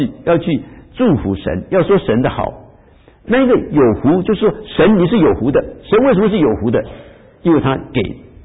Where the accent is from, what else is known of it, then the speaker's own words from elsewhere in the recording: China; 这其实我们中国人 也有同样的理想。